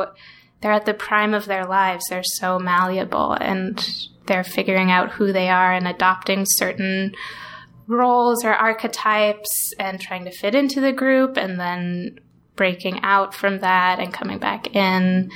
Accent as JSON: {"language": "English", "region": "Nevada", "country": "United States", "tie": "born or raised there", "said": "And I grew up in Nevada."}